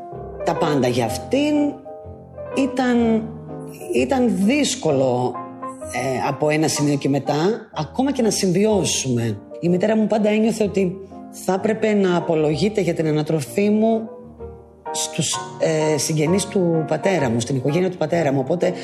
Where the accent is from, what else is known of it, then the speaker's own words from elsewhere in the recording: Heraklion, Crete, Greece; Μεγάλωσα εδώ, στο Ηράκλειο της Κρήτης.